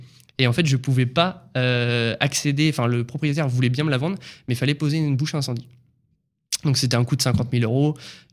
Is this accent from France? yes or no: yes; Normandy, France; je cherche un bien en briques, en pierre, normand, quoi, parce qu'on est de Normandie.